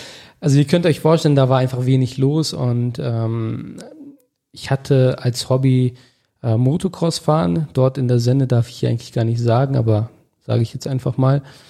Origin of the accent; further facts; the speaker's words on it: Augsdorf, North Rhine-Westphalia, Germany; also born or lived in Detmold; Ich komme aus Augsdorf, das ist ein Dorf circa 20 Kilometer von Bielefeld entfernt. Dort bin ich aufgewachsen, groß geworden, auch in der Nähe in Detmold geboren.